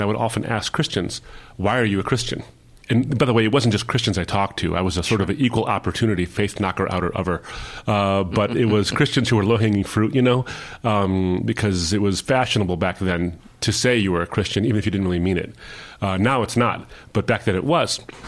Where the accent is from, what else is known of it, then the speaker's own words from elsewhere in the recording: Michigan, United States; And I was a Shia Muslim. And, you know, I grew up in the Detroit area, a very large Muslim population there, very heavy concentration of Muslims.